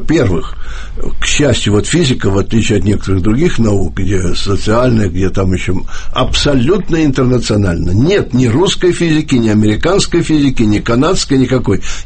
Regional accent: Russia; born there; first language ru; я в то же время в хорошем смысле даже российский патриот. Я здесь родился, это мой родной язык. Никогда не хотел никуда уезжать.

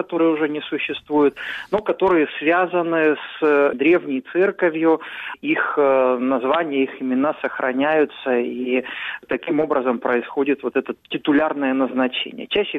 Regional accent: Russia; Я родился в России, вырос, вот служу в церкви в России.

